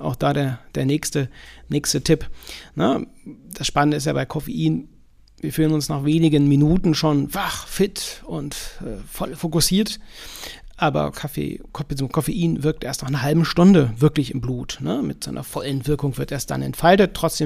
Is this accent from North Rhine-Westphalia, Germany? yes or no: yes; North Rhine-Westphalia, Germany; Da bin ich ja aufgewachsen in der Nähe Köln und wohne ich auch, also nicht im Schloss, aber daneben.